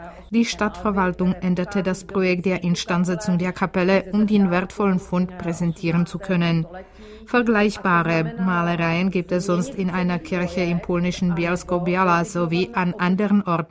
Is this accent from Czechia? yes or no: yes; Czechia; Ich stamme selbst aus den Sudeten und kenne die Lage dort.